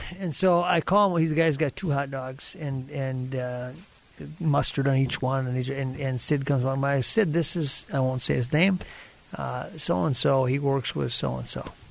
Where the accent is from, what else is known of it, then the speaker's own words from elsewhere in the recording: Gaylord, Minnesota, United States; There's old neighbor where I grew up in Gaylord, Minnesota.